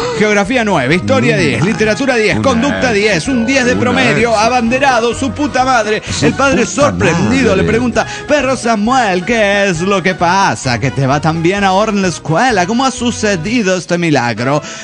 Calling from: Tulancingo, Hidalgo, Mexico; de Tulancingo, Hidalgo, México.

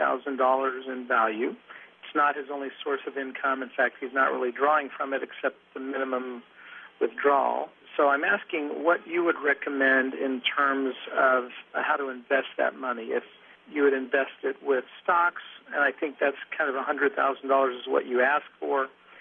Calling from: San Diego, California, United States; I'm calling from San Diego.

